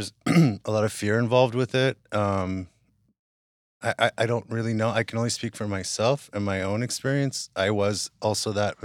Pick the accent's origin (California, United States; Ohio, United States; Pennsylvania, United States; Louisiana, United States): California, United States; West Hollywood; also born or lived in Hawaii; Yeah, I mean, I grew up in West Hollywood, basically. I used to go, and I was surrounded by queens and performers and trans people.